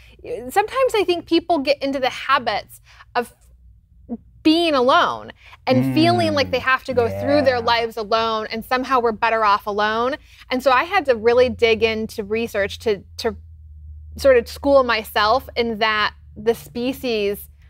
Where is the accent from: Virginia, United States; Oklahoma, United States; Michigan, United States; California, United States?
Michigan, United States; So I grew up in Michigan.